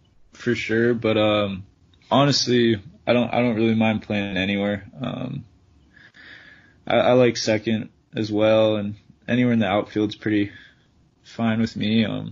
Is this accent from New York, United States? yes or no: no; Washington, United States; And just being able to play for kind of my hometown team, you know, I've been a Mariners fan my entire life.